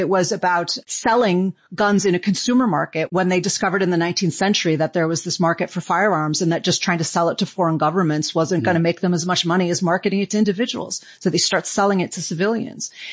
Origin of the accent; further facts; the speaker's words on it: Illinois, United States; and it happened to be in my hometown outside of Chicago.